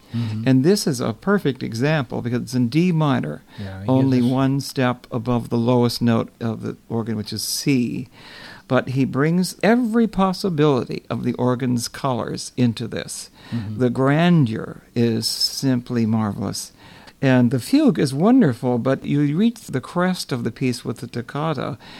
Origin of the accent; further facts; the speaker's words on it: Milwaukee, Wisconsin, United States; He's from Michigan, and I'm from Milwaukee, and I ought to know.